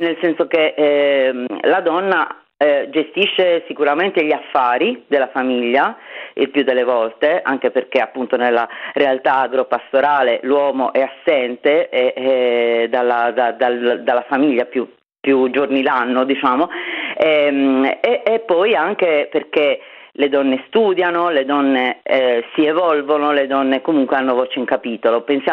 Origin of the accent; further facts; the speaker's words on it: Sardinia, Italy; non sono nativa di questi luoghi, sono sarda ma non sono di Bonorva, non sono del Meilugu